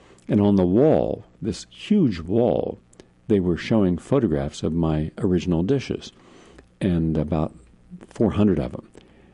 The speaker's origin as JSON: {"language": "English", "region": "West Virginia", "country": "United States", "said": "down in Appalachia, my home country of West Virginia."}